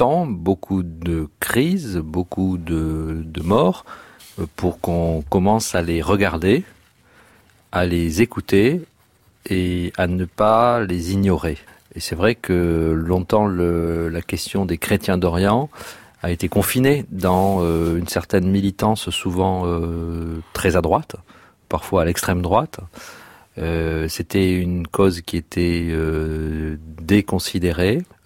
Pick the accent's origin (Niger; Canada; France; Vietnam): France; Toulouse, Occitanie; Je suis toulousain